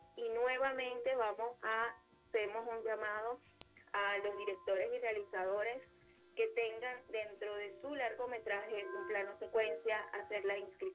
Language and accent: Spanish; Venezuela; Esperamos que como venezolanos podamos cumplir esos plazos.